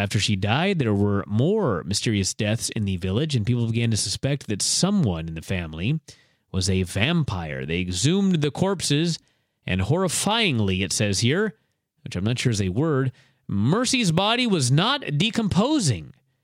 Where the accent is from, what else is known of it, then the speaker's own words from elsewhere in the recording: Bothell, Washington, United States; Washington, of course, my hometown, or my home state, here in Bothell, Washington.